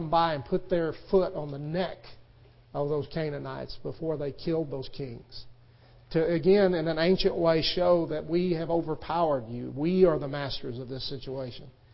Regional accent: Texas, United States; I think more about growing up in West Texas and seeing a thunderstorm coming on the horizon

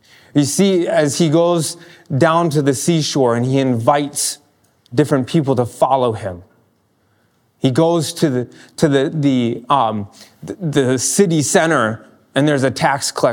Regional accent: Maine, United States; I grew up in Maine, so I know what fishermen are like.

